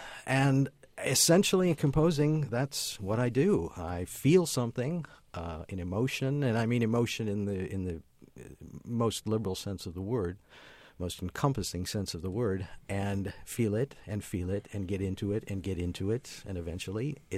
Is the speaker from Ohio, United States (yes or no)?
no; Michigan, United States; I want to say I'm not somebody imported from somewhere else to write about the Midwest. Indeed, I grew up in Michigan, so I'm one of you folks.